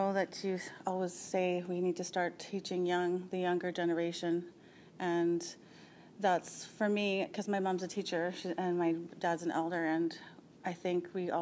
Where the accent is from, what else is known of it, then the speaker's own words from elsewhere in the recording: Alberta, Canada; because I grew up in Muscatine, Alberta